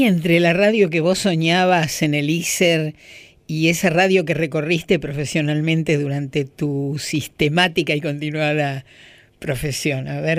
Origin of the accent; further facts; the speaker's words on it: Buenos Aires, Argentina; Yo sí soy porteña. Yo amo el tango por porteña.